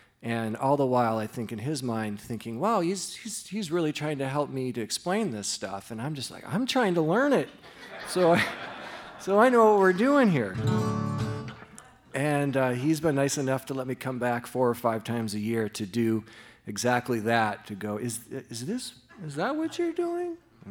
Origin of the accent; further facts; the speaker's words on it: Minnesota, United States; I'm an over-explainer. I'm from Minnesota